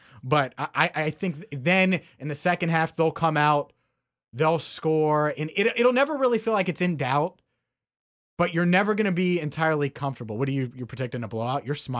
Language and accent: English; Cincinnati, Ohio, United States; now in Cleveland, United States; But, dude, I grew up in Cincinnati. Now I'm in Cleveland.